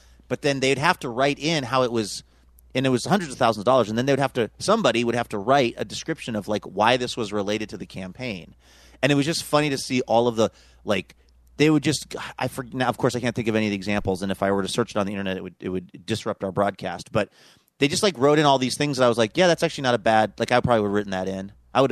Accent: Pacific Northwest, United States; Like I'm from the Northwest. Like I eat real Thai food.

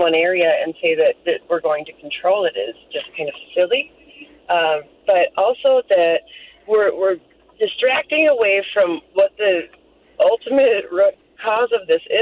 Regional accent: Minnesota, United States; I think that statewide, and I come from Brainerd Lakes area, it is very high.

